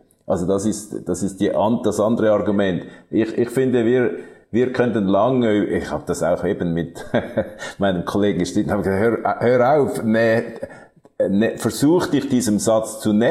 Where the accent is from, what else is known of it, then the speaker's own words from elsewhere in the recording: Zurich, Switzerland; Ich komme eigentlich auch aus einer Täuferfamilie, aus mennonitischem Hintergrund. Aber ich bin im Kanton Zürich aufgewachsen und dort gibt es keine Täufergemeinden mehr.